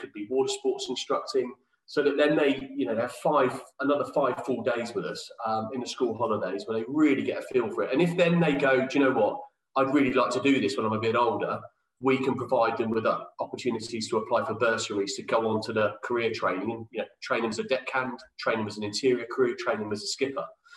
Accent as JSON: {"language": "English", "town": "Northampton", "region": "East Midlands", "country": "United Kingdom", "tie": "born or raised there", "said": "But no, originally I grew up in Northampton in the Midlands, which is about as far from the sea in the UK as you can get."}